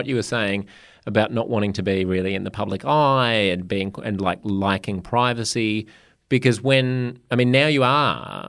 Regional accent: Australia; quite a lot about being an Australian in America and noticing things over there.

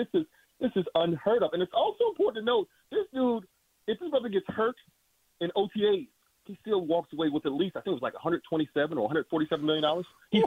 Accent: Chicago, Illinois, United States; now in Kansas City, United States; I'm from South Side Chicago, and I've been here in Kansas City 4 years

